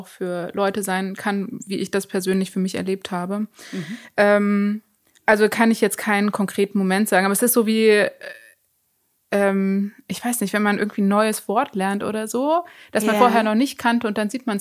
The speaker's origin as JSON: {"language": "German", "country": "Nicaragua", "lives_now": "Germany", "said": "Und dann war ich aber erst im Ausland, und zwar in meiner Heimat, Nicaragua."}